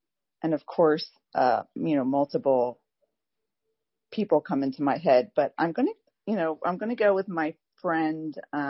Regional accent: Pennsylvania, United States; Okay. I'm from Pennsylvania.

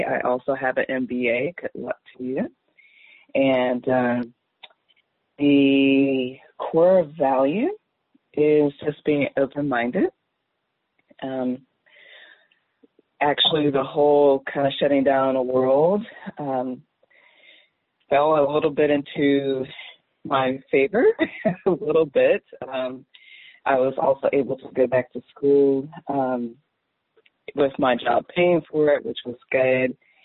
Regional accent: Williamsburg, Virginia, United States; I'm from Williamsburg, Virginia.

